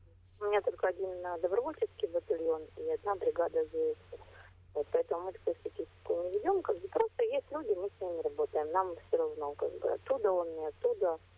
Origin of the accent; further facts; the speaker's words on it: Crimea, Ukraine; moved away; Мы из Крыма переехали, это факт